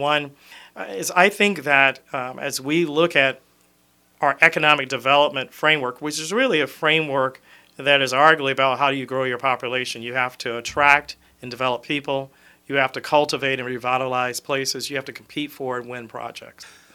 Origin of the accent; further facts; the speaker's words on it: Florida, United States; also born or lived in Louisiana; I'm a native Floridian. I moved up here from Louisiana.